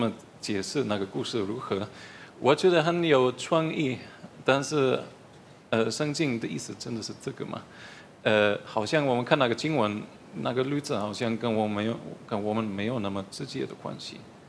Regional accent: Germany; Chinese is a second language; 那我是德国人，所以我们在德国除了教会之外，我们也是比较基督教化的社会。

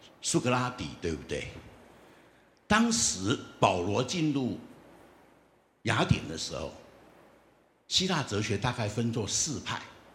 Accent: China; now in United States; 这跟我们中国人很像，在中国人的眼光中，除了中国是人以外，其他通通不是人，不是蛮啊、夷啊、番啊、鬼啊。我在美国居住了40年

